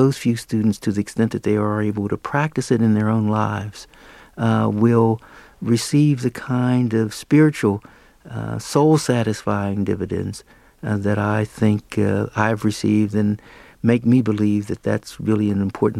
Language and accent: English; Pittsburgh, Pennsylvania, United States; I went back to my hometown, Pittsburgh, and began working as the executive director of the NAACP.